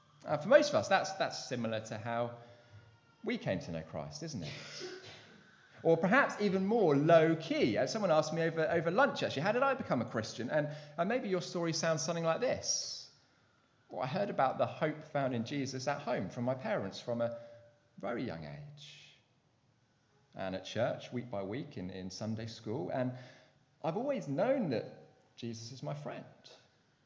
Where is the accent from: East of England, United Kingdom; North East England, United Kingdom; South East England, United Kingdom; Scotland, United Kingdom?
South East England, United Kingdom; Basingstoke; also born or lived in London; So I grew up in Basingstoke, a pretty glamorous place, but it's been quite a while since I lived there now. I spent my uni days, my 20s in London